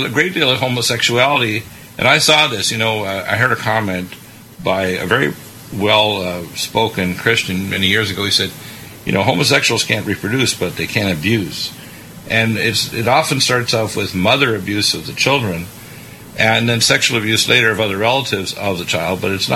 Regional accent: Canada; moved away as an adult; now in United States; I was raised in Canada, you know, and went to medical school there, and I came down to the States many, many years ago. And let me tell you, I'm an American.

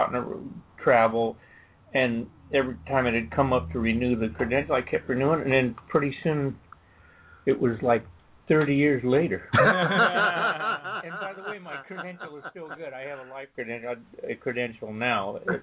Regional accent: Santa Ana, California, United States; now in Huntington Beach, United States; So I was born and raised in Santa Ana. I live in Huntington Beach now.

